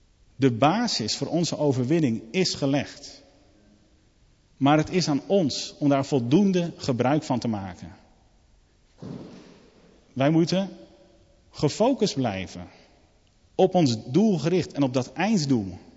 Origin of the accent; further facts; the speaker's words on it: Netherlands; Ik ben Nederlander en ik vind het toch altijd wel fijn als Nederlanders goed presteren.